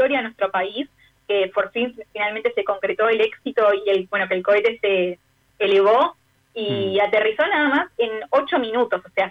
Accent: Argentina; al menos a mí como argentina me enorgullece muchísimo

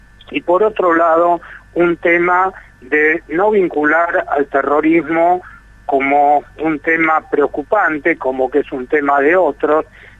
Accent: Argentina; realmente nos indignó, creo que como muchísimos argentinos

